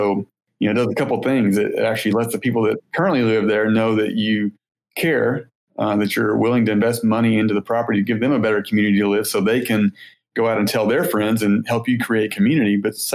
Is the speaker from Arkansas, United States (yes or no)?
yes; Fort Smith, Arkansas, United States; But it was in my hometown where I grew up, down in Fort Smith.